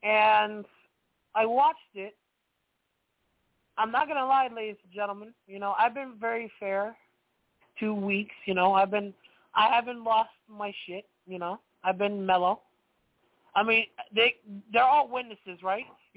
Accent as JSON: {"language": "English", "town": "Philadelphia", "region": "Pennsylvania", "country": "United States", "tie": "born or raised there", "said": "The crowd, this was in my hometown, by the way, this show, Philadelphia."}